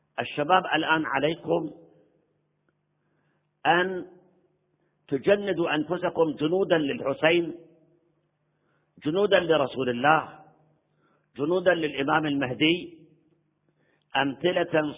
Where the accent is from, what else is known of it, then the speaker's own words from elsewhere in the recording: Iraq; عندنا في العراق بعثيين، ما أدري أرجو إن شاء الله بالكويت ما عندكم بعثيين